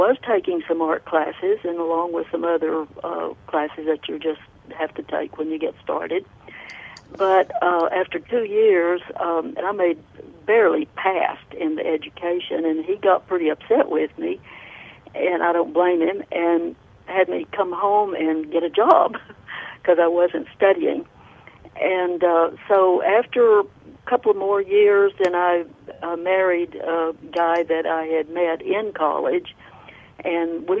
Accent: Aspermont, Texas, United States; born there; now in Alpine, United States; I am Alpine, Texas. I was born in Aspermont, which you probably never heard of. Anyway, I'm in Alpine now.

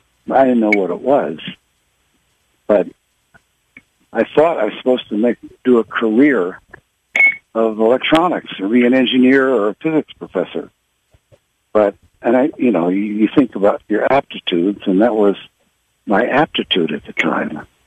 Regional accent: Philadelphia, Pennsylvania, United States; So when I was growing up in Philadelphia, and I felt like somewhat of an outcast

